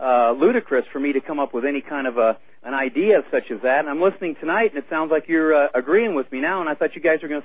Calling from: Arizona, United States; I'm calling from Arizona.

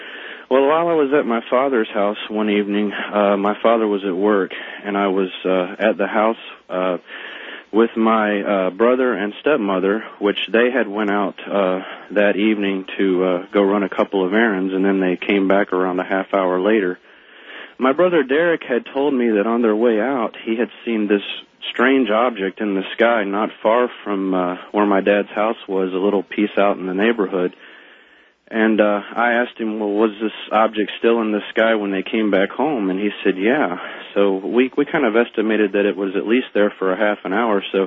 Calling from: Laurinburg, North Carolina, United States; I'm calling from Laurinburg, North Carolina.

